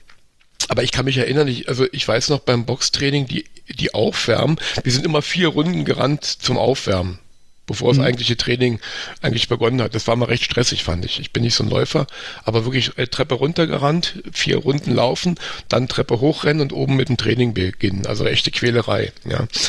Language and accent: German; Berlin, Germany; So der Koffer in Berlin, ja, was verbindet mich noch mit meiner Heimat?